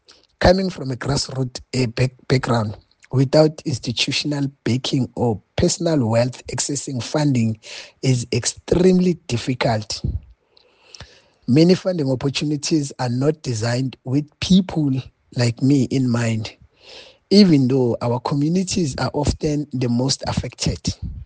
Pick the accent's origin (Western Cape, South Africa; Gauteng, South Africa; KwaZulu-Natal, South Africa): Gauteng, South Africa; Ekurhuleni; I come from Ekurhuleni township-based region in South Africa.